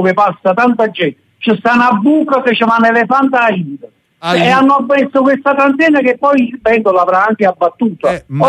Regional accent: Naples, Campania, Italy; io sono di Secondigliano

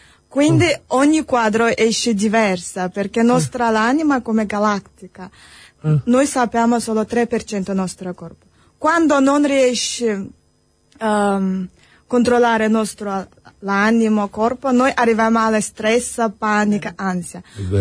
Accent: Kyrgyzstan; Italian is a second language; now in Naples, Italy; Io vengo di Centroasia, Kirghizistan.

